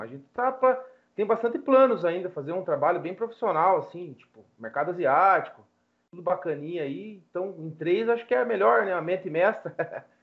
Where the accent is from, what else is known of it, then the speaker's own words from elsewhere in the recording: Curitiba, Paraná, Brazil; sou de Curitiba, torcedor do Atlético Paranaense